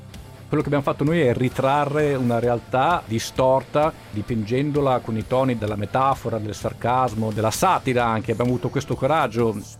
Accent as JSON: {"language": "Italian", "region": "Lucerne", "country": "Switzerland", "tie": "born or raised there", "said": "che sono nato a Lucerna, sono cresciuto lì, ho fatto le scuole a Lucerna, sono cresciuto lì."}